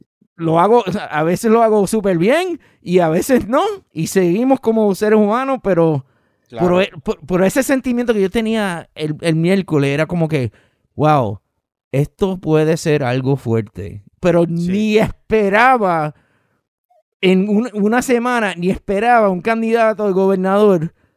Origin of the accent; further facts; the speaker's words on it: Guaynabo, Puerto Rico; now in New York, United States; yo soy de Guaynabo, o sea, mi familia es de Guaynabo, yo nací, somos de Cagua, de Junco, y después yo me crié en Guaynabo, yo soy parte de ese mundo.